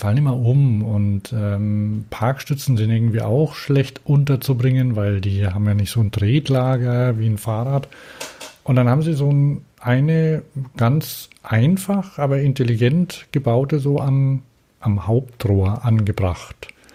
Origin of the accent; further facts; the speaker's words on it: Prague, Czechia; Also ich komme aus Prag.